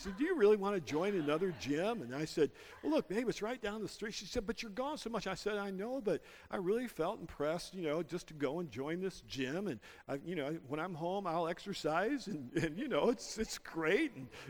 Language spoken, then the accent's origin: English; Terre Haute, Indiana, United States; And I said, well, I'm from Terre Haute.